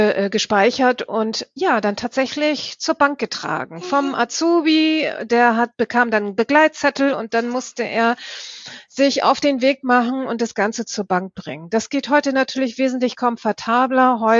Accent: Lübeck, Schleswig-Holstein, Germany; ich komme aus Lübeck, lebe bei Lübeck und arbeite in Lübeck

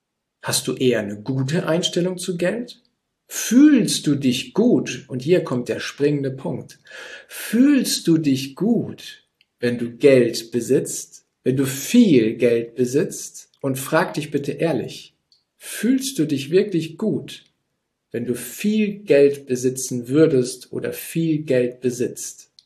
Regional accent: Gütersloh, North Rhine-Westphalia, Germany; Ich komme jetzt aus Gütersloh. Gütersloh liegt in Ostwestfalen.

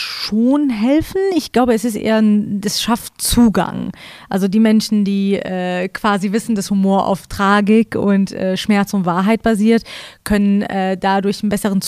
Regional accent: Iran; now in Germany; Ich bin sehr behütet aufgewachsen im Iran. Und dementsprechend als wir dann nach Deutschland kamen, hatten wir das alles nicht mehr.

